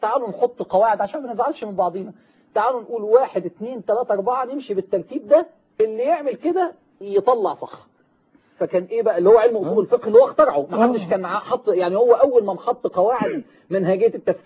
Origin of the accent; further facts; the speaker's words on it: Egypt; والبيئة اللي احتضنتني اللي أنا اتولدت فيها في مصر وعشت في أحضانها بيفرق كتير أوي.